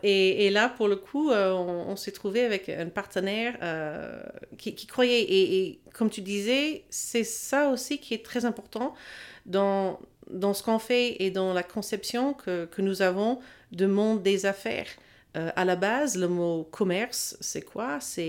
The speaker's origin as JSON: {"language": "French", "region": "Texas", "country": "United States", "tie": "born or raised there", "second_language": "French", "said": "mon expérience d'avoir grandi aux États-Unis. Et surtout dans le sud, d'où je viens, du Texas."}